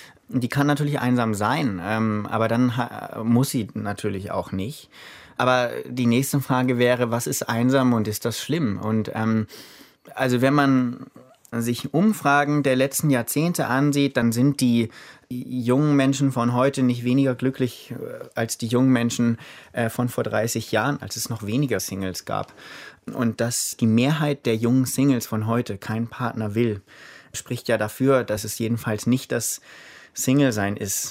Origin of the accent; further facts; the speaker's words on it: Hamburg, Germany; born there; also born or lived in Vienna / London / Berlin; Also ich bin Hamburger gebürtig, habe dann in Wien gelebt, in London und in Berlin.